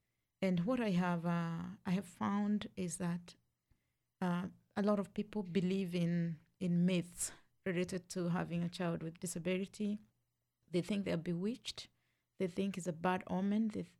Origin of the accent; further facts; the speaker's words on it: Kenya; I come from Kenya.